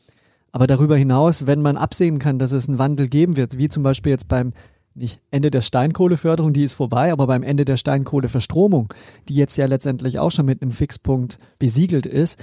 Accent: Southern Germany, Germany; Ich bin ja selber Süddeutscher, habe da insofern einen anderen Blick immer drauf gehabt.

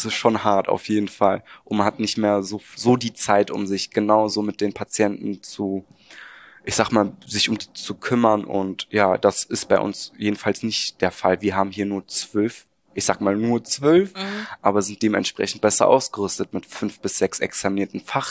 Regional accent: Remscheid, North Rhine-Westphalia, Germany; Remscheid.

